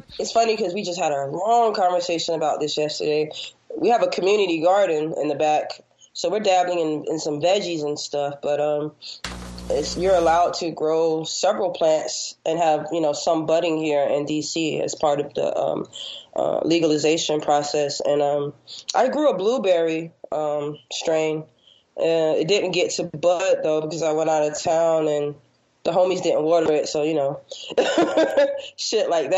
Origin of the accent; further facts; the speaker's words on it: Virginia, United States; and where I'm from Virginia, but not the rural part, like Appalachia and all those stuff.